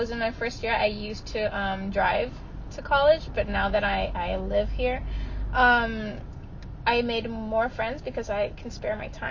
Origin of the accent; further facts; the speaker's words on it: Yauco, Puerto Rico; also born or lived in Ponce; I was born in Ponce, Puerto Rico, and I was raised in Yauco, Puerto Rico.